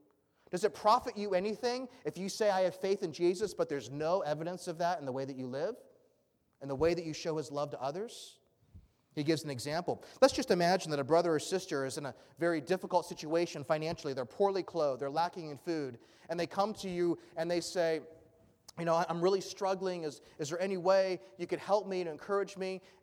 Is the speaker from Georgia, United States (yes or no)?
yes; Georgia, United States; When we grew up in Georgia, the dirt there is red Georgia clay, they call it.